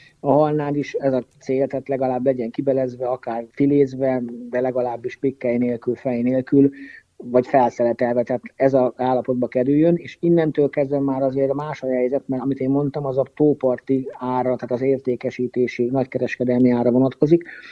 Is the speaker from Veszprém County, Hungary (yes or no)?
yes; Alsóörs, Veszprém County, Hungary; alsóösen nőttem föl évzárótól évnyitóig, a nyáron én nem voltam a Balcsin.